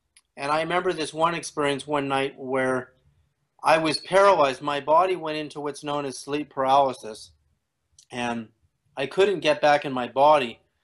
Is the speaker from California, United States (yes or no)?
yes; California, United States; also born or lived in Canada; I was born in Canada in 1961, and I have four brothers, and my dad was getting his PhD in psychology at Berkeley, so we all moved there. And growing up in California in the 60s